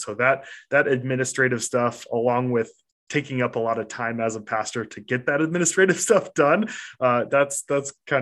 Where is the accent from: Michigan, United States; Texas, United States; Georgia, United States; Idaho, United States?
Idaho, United States; Nampa; also born or lived in Boise, Idaho; in my hometown of Boise, Idaho. I was born in Boise, raised in a little town called Nampa, just about 20 minutes away.